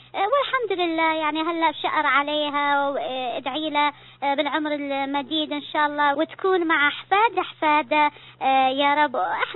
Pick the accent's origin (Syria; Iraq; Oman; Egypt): Syria; من سوريا، موظفة في دائرة البريد، وزوجي كمان هو موظف